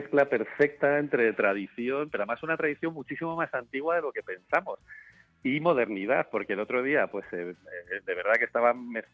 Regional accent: Madrid, Community of Madrid, Spain

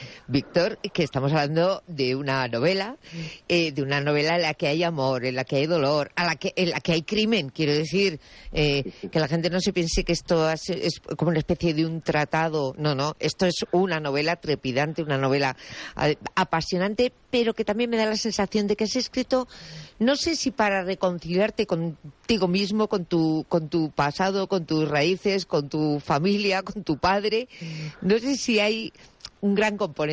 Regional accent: Basque Country, Spain; Me había ido yo a mi tierra vasca directamente.

